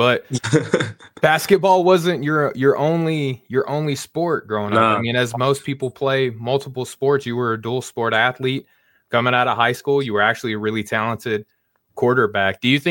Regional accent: Conway, Arkansas, United States; Yeah, from Arkansas. So if you're familiar, I grew up in central Arkansas, like around Conway area.

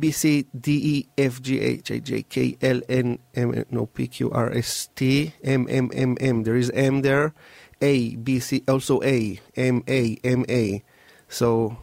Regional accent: Israel; moved away; I came from Israel 10 years ago

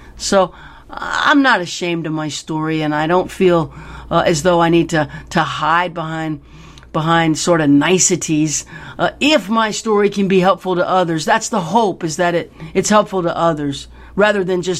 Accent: New Orleans, Louisiana, United States; I said that because I was giving the audience credentials that I am from New Orleans.

